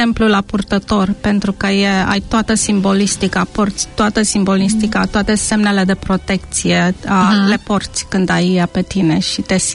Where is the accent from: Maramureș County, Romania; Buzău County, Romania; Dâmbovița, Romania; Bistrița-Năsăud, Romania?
Buzău County, Romania; Buzău; born there; Eu m-am născut la Buzău și ia asta pe care o am pe mine este o ie de Buzău.